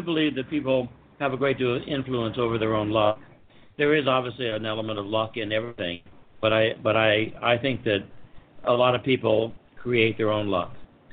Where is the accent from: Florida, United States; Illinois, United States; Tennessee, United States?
Florida, United States; Miami; born there; now in Orlando, United States; Well, in a synopsis, I was born in Florida, in Miami, and consider myself still a Floridian. Moved up to Orlando.